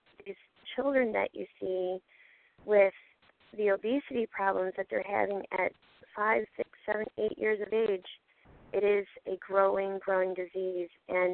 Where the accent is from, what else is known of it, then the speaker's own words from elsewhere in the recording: Michigan, United States; I'm from Michigan.